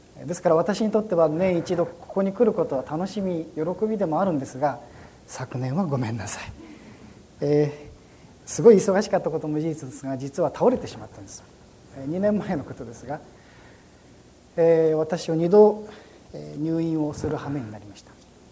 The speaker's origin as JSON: {"language": "Japanese", "town": "Koiwa", "region": "Tokyo", "country": "Japan", "lives_now": "Omiya, Japan", "said": "私は小岩の出身で今、紹介ありましたように埼玉県の大宮市に、おりまして、"}